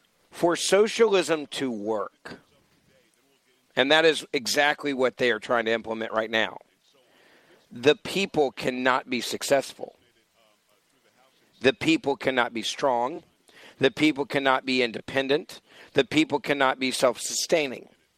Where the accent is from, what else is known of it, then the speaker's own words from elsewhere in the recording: Memphis, Tennessee, United States; just like my hometown of Memphis